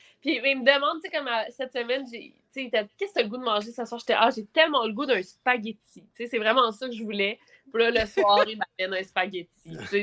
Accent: Quebec City, Quebec, Canada; Puis moi, je viens de Québec.

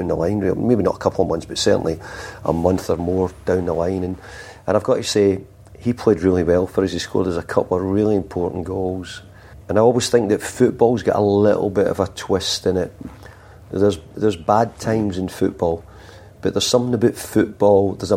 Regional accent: Scotland, United Kingdom; if something happened up to you in Scotland, you know, we're both from Scotland, you know.

